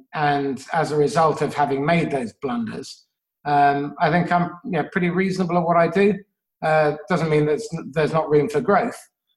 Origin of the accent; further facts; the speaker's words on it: England, United Kingdom; Growing up in England with a funny foreign name and slightly olivey skin in the 1970s and early 80s